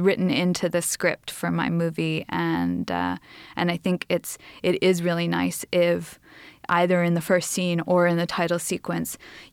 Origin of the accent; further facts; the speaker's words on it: Leinster, Ireland; I grew up in Ireland. I grew up in the countryside, just south of Dublin, in the Wicklow Mountains.